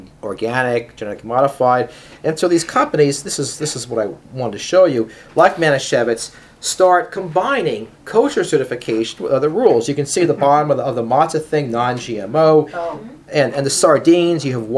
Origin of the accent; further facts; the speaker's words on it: New York City, New York, United States; I remember growing up in the Upper West Side, this neighborhood, 82nd West End Avenue, there were kosher butchers all over the place